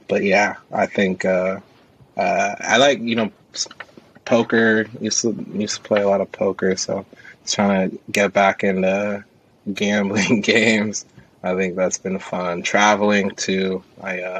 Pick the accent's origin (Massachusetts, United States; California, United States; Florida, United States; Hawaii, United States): California, United States; San Luis Obispo; But, you know, growing up in San Luis Obispo, I do have some country in me.